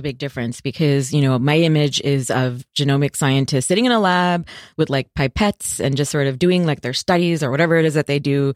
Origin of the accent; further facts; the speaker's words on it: India; And that's so embarrassing because I'm Indian too